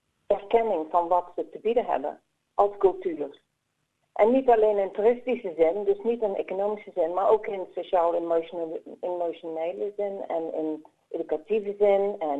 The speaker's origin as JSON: {"language": "Dutch", "country": "Netherlands", "said": "daarin was getraind als Nederlander"}